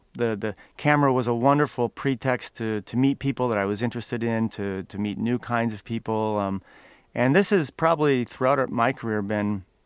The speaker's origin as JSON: {"language": "English", "town": "Fort Wayne", "region": "Indiana", "country": "United States", "tie": "born or raised there", "said": "walking around all kinds of neighborhoods of my hometown, often neighborhoods where I previously had not really spent a lot of time, particularly inner-city neighborhoods, black neighborhoods. Fort Wayne's a very classic American industrial city."}